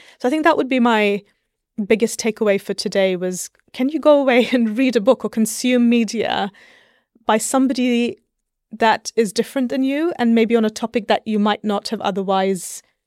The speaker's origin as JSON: {"language": "English", "country": "India", "tie": "born or raised there", "said": "I had also spent quite formative years growing up in India, a different part of the country"}